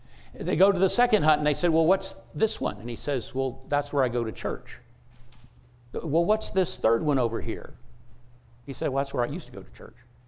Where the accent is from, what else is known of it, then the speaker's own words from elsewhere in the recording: Arlington, Texas, United States; I'm from Arlington, up in the Metroplex, by the way, Northwest Church in Arlington.